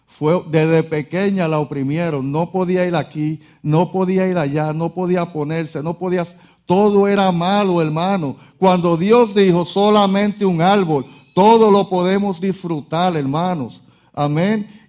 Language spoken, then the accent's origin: Spanish; Puerto Rico; Mis hermanos, mi país, Puerto Rico, soy puertorriqueño, puedo hablar de Puerto Rico.